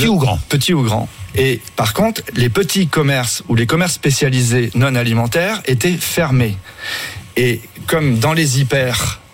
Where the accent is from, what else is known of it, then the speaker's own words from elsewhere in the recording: Brittany, France; Excusez-moi, je suis breton.